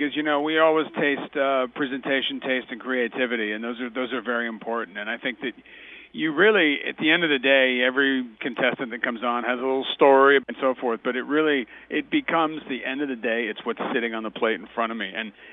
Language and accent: English; France; also born or lived in Italy; I grew up in France and Italy, so I got to, my palate was, I think, well trained as a kid.